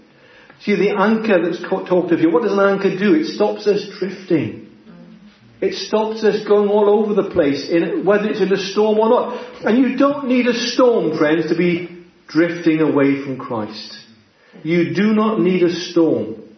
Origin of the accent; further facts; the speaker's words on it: Wales, United Kingdom; Might not be quite good English to call it an ability, but I am a Welshman, so I'll get away with it.